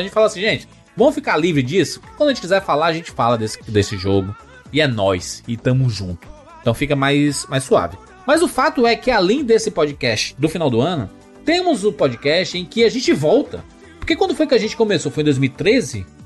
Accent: Pernambuco, Brazil; accent: Pernambucano; now in Fortaleza, Brazil; Aí ele saiu de Recife e veio pra Fortaleza. E desde então, moro em Fortaleza. E tenho pouquíssimo sotaque pernambucano.

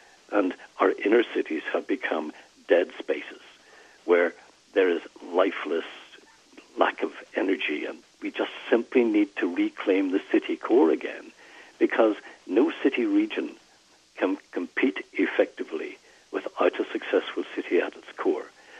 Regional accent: Northern Ireland, United Kingdom; where I come from, I was born in Northern Ireland. And there are two different cultures in Northern Ireland, one British and one Irish.

